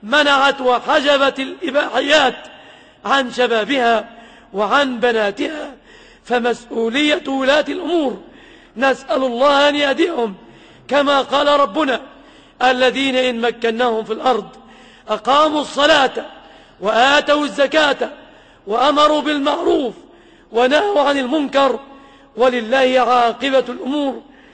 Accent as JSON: {"language": "Arabic", "country": "Egypt"}